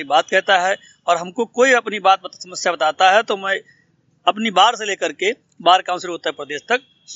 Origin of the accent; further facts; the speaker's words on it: Terwa Pahalwan, Uttar Pradesh, India; मैं संडीला तहसील के अंतर्गत ग्राम पंचायत तेरवा पहलवान का रहने वाला हूँ